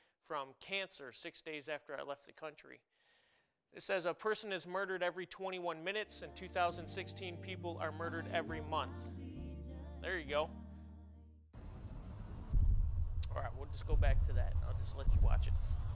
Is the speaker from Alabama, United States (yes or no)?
no; New York, United States; Now, for me, like I said, I grew up in Western New York. Both of us grew up in Western New York